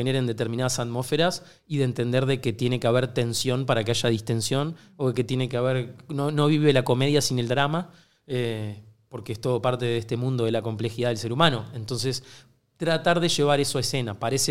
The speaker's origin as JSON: {"language": "Spanish", "country": "Uruguay", "accent": "Uruguayan", "said": "Creo que porque somos de Uruguay."}